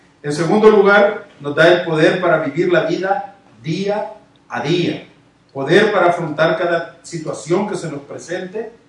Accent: San Salvador, El Salvador; Por ejemplo, en mi país, en San Salvador, usted llega a todas las casas y todas las casas están enrejadas.

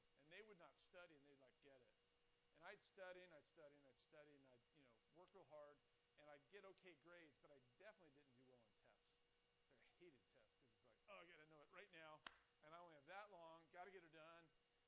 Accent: Herndon, Virginia, United States; I grew up in Herndon. Matter of fact, I was born in Herndon when there was less than 2,000 people in Herndon. Most of the people that lived in Herndon at that time were farmers. My grandfather actually lived on the main street in Herndon, Eldon Street.

